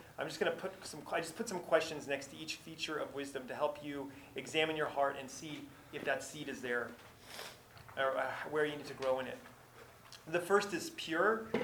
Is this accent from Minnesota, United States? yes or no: no; Alabama, United States; Growing up, I grew up in Alabama, I guess, and my dad was a pastor growing up.